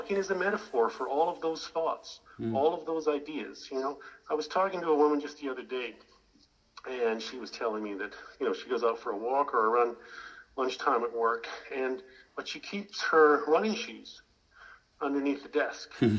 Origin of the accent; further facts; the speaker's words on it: Canada; now in Canberra, Australia; No, you know, I'm originally from Canada. I married an Aussie, and, you know, here I am.